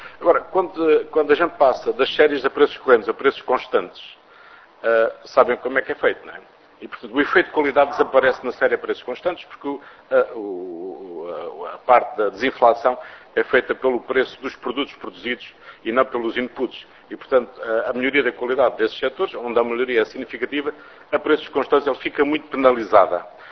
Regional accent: Portugal; eu sou de Portugal

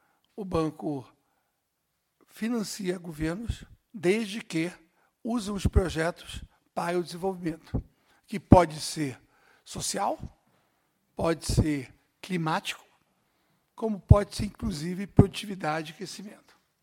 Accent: Rio de Janeiro, Brazil; Se bem que eu gostaria do Rio, porque eu sou do Rio.

